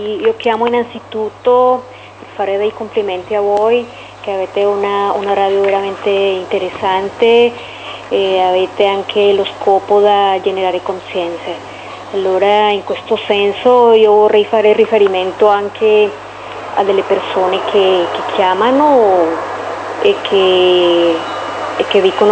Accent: Colombia; Italian is a second language; now in Italy; No, io sono straniera, io sono dalla Colombia

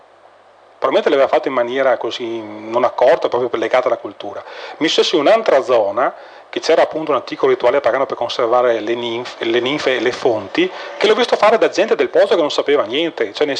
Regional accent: Vicenza, Veneto, Italy; io vengo da Vicenza

